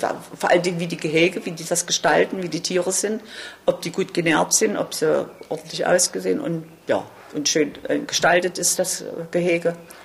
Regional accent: Wroclaw, Lower Silesian Voivodeship, Poland; born there; moved away; Ich bin geflüchtet, ich bin auch in Breslau geboren.

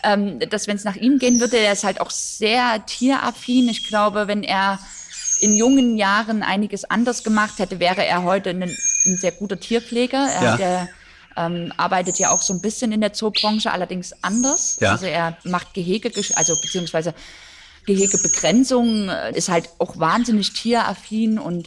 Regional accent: Saxony, Germany; Ich komme ja nicht direkt aus Dresden, sondern aus einer kleinen Stadt. So mittlerweile ist es ein bisschen größer geworden, aber da kennt halt auch jeder jeden so.

